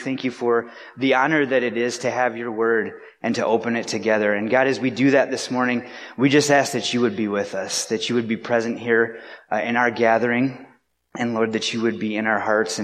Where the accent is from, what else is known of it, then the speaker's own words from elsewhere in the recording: Wisconsin, United States; And so for me, growing up in Wisconsin, it was very similar to life here in the UP because we had very similar seasons, right?